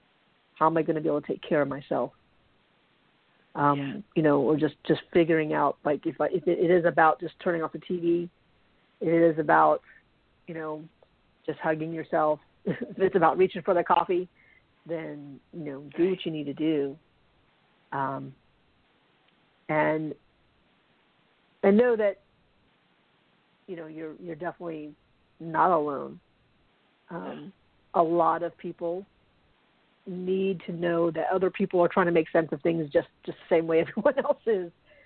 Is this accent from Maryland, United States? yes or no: no; Charleston, South Carolina, United States; and then seeing it happen in my hometown of Charleston, you know, there was a protest and then there were riots, there was looting.